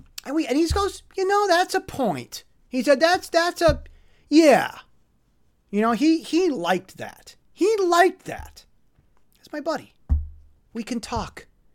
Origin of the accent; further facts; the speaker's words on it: United States; I'm sorry, I'm American, we touch our food, and we're not so worried about it.